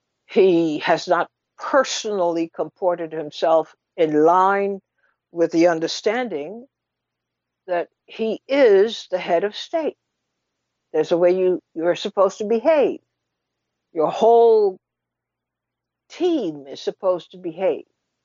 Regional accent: Trinidad & Tobago; I come from a small country. I talk about it all the time. I come from Trinidad.

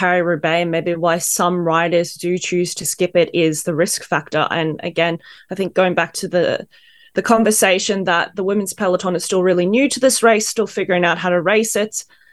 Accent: Australia; and being Australian, of course, we're very proud of that.

